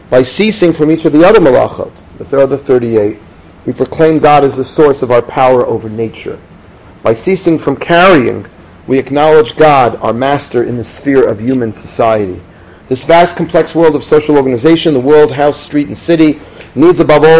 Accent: Queens, New York, United States; When I grew up in Queens without an Erev, and I remember when I was 15 years old

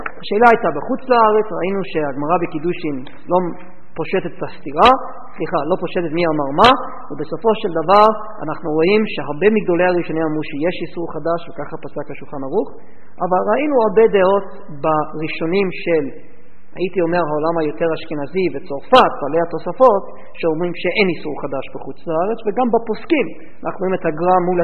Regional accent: United States; now in Israel; כשאני גדלתי בארצות הברית אני לא שמעתי גם את המילה חדש.

